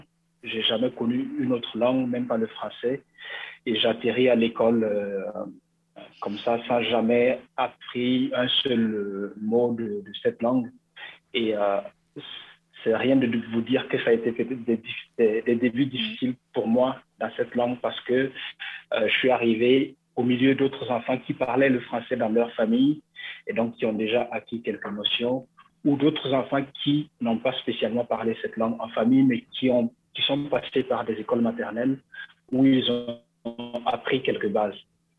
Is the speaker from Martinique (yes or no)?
no; Burkina Faso; first language Mooré; French is a second language; ma langue maternelle, c'est le moré. Donc, j'ai été réellement en contact avec le français qu'à l'âge de 6 ans, quand j'ai fait mes premiers pas à l'école.